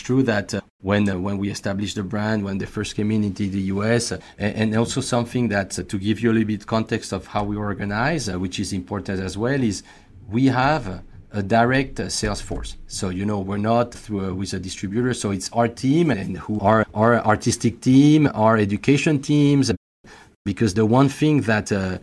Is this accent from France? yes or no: yes; France; accent: French; English is a second language; as you could probably guess by my accent, I'm French, but some of the best croissants I've ever had are in Tokyo.